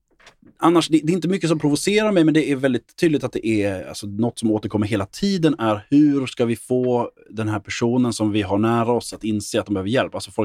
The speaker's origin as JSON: {"language": "Swedish", "region": "Skåne", "country": "Sweden", "said": "eller att jag är skåning eller någonting."}